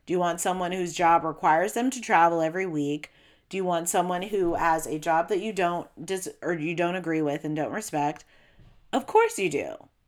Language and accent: English; California, United States; I'm from SoCal, where these makeup artists are cleaning up.